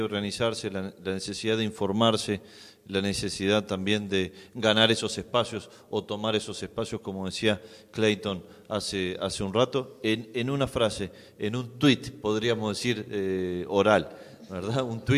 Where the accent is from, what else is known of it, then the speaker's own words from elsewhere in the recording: Uruguay; en mi país, en Uruguay